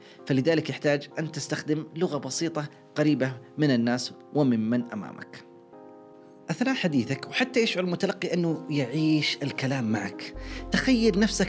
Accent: Saudi Arabia; مثلا عندنا في السعودية

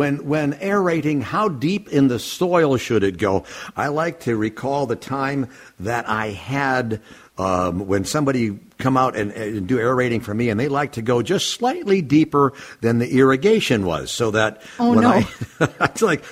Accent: Minneapolis, Minnesota, United States; I grew up in South Minneapolis

